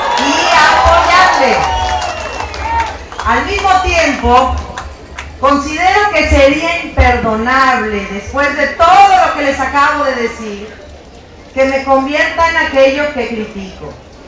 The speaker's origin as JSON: {"language": "Spanish", "country": "Mexico", "said": "todas nosotras somos mujeres de México"}